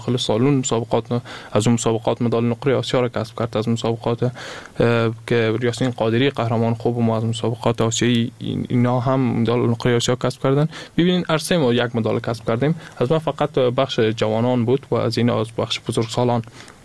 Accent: Afghanistan; ما از افغانستان هستم، از مردم افغانستان هستم. میره در هیچ رسانه من نگفتیم که از کدام ولایت هستم. خب از شما هستم، از هر جایی که هستم از افغانستان هستم.

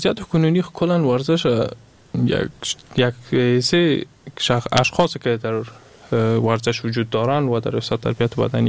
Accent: Afghanistan; ما از افغانستان هستم، از مردم افغانستان هستم. میره در هیچ رسانه من نگفتیم که از کدام ولایت هستم. خب از شما هستم، از هر جایی که هستم از افغانستان هستم.

